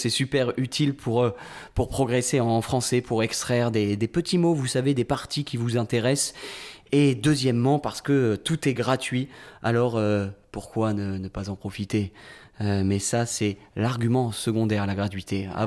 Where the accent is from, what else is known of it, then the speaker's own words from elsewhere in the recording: France; puisque nous-mêmes, nous sommes Français, on observe en tout cas nos comportements.